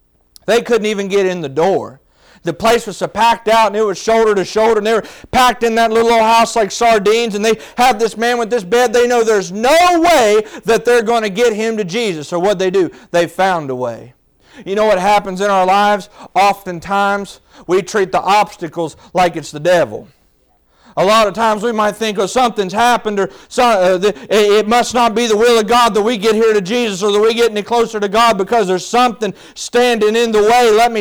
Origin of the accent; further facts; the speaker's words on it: West Virginia, United States; I'm from West Virginia. I say roof. I don't say roof.